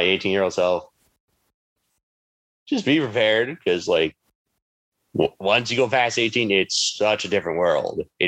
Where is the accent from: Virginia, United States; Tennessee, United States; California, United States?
California, United States; also born or lived in Minneapolis / Michigan; I would definitely say grew up in California, early childhood. It was like California. And then a couple years later, we moved to Minneapolis for like 2 years. Then we stuck in Michigan for about 8 years. And then we moved back to Cal.